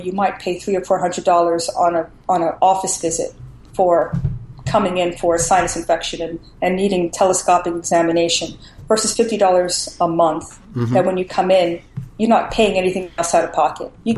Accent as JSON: {"language": "English", "region": "New York", "country": "United States", "said": "And so I'm a New Yorker, actually, initially."}